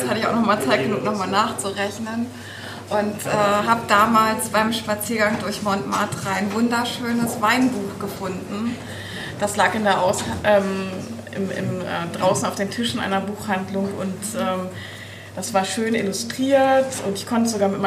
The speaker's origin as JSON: {"language": "German", "town": "Husum", "region": "Schleswig-Holstein", "country": "Germany", "said": "Ja, das ist generell bei uns in Husum sehr geläufig, dass auch die Mädels alle Bier trinken."}